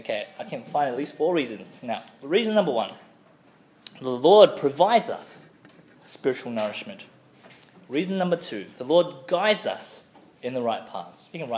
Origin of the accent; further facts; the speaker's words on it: New Zealand; I'm actually from New Zealand. I actually grew up in New Zealand. My family moved there when I was 2 years old.